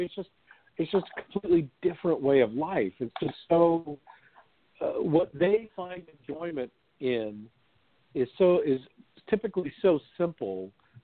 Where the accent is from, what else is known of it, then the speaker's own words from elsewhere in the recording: Kansas City, Missouri, United States; now in Los Angeles, United States; I'm from the Midwest. I mean, I'm from Kansas City, Missouri